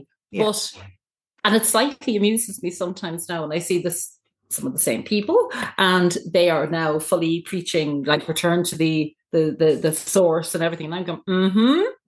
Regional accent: Ireland; I grew up in a household where like being Irish is God's gift to the world.

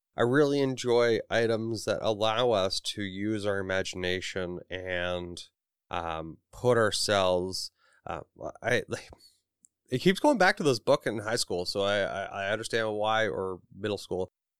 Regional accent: Canada; I am from Canada.

